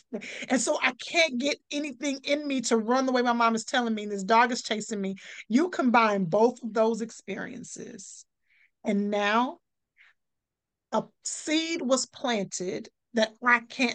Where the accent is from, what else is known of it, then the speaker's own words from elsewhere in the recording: Texas, United States; I'm from Texas. We say aunties.